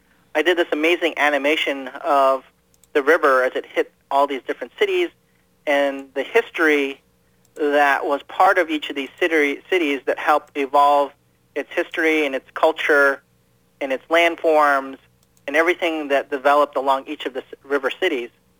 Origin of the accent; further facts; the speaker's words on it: Philippines; My largest sculpture is in my homeland right now in the Philippines. I'm Filipino.